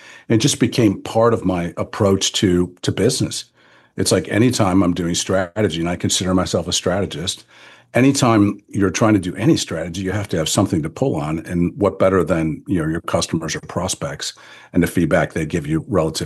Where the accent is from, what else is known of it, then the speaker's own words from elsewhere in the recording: Midwest, United States; I had two little kids, and I was kind of like, I'm from the Midwest. And I was kind of pining to get back, not necessarily to Detroit, but just somewhere in the Midwest.